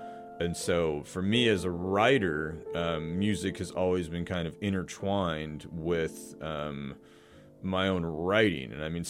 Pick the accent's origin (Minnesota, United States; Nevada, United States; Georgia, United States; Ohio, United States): Nevada, United States; Reno; I mean, I'm from Reno, Nevada, and I grew up